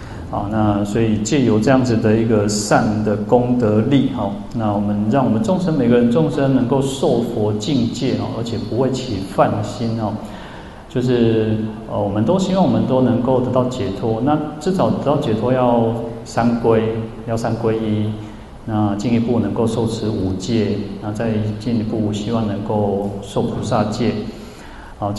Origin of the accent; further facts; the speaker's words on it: China; 我们中国人其实都要在清明的时候